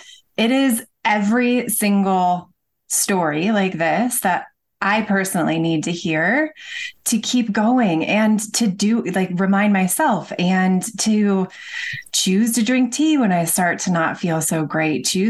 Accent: Midwest, United States; growing up in the Midwest and not feeling fully aligned there, just feeling like there was a different way.

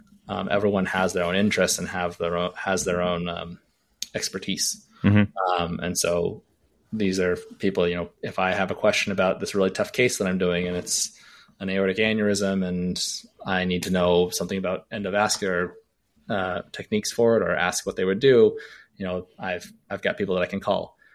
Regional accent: California, United States; When I was in college, I grew up in California. I'd go home for breaks

